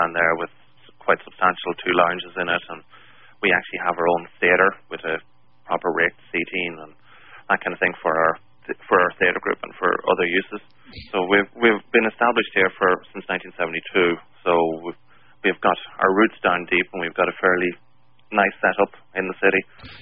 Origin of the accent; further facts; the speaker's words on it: Ireland; now in Winnipeg, Canada; I'm only here in Winnipeg 2 years. I moved here 2 years ago from Ireland.